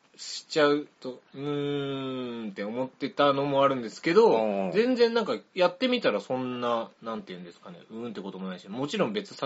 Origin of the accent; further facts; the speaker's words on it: Saitama, Japan; 埼玉です。